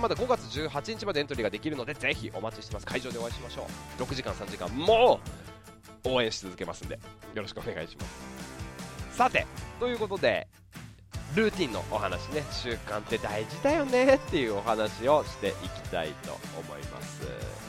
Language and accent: Japanese; Yamanashi, Japan; 私は山梨県民です